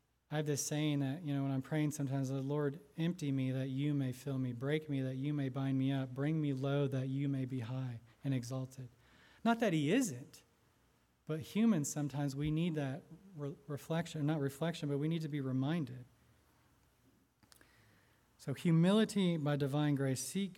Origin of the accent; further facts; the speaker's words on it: California, United States; I came from Southern California, and we woke up sometimes in the middle of the night, the whole house is shaking, breaking apart, stuff's falling everywhere.